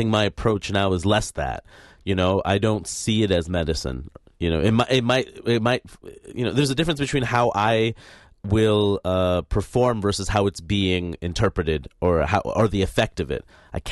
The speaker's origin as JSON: {"language": "English", "town": "Queens", "region": "New York", "country": "United States", "tie": "born or raised there", "also_born_or_lived": "Maine", "said": "But, you know, I grew up in Queens, New York. I was sheltered in diversity, which I didn't realize until I went to college in Maine, which is very different."}